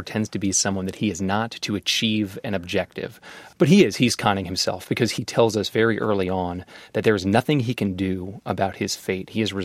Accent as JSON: {"language": "English", "country": "United States", "said": "And then as a human, as an American"}